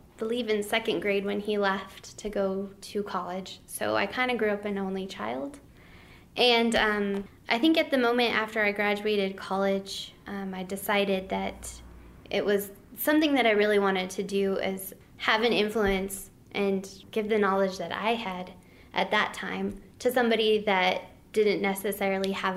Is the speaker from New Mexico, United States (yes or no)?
yes; Silver City, New Mexico, United States; I'm from, born and raised in Silver City, New Mexico.